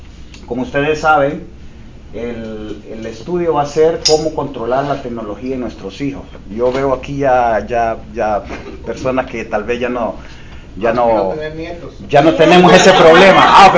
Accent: Honduras; Soy hispano, soy de Honduras.

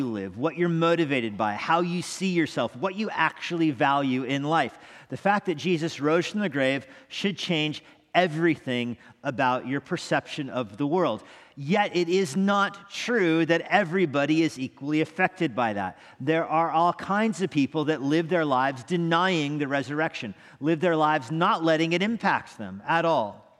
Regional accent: United States; I thought, I'm an American. I should go to church at least once in my life.

